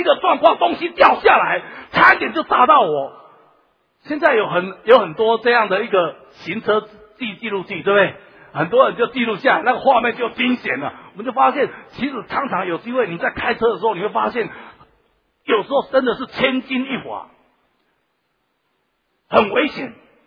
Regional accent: Taitung, Taitung County, Taiwan; 我那时候有小时候在台东，我住在台东

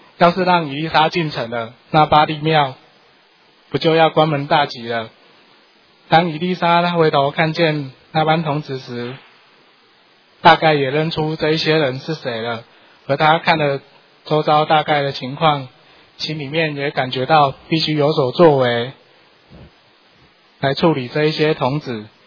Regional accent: Taiwan; 约50-60年前，我们台湾人称16岁以上40岁以下未结婚的女子为姑娘

